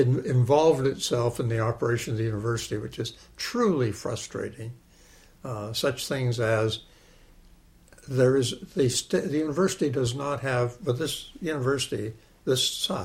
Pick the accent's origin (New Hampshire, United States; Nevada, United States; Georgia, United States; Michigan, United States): New Hampshire, United States; But I grew up in New Hampshire, mm-hmm. which is northern oriented.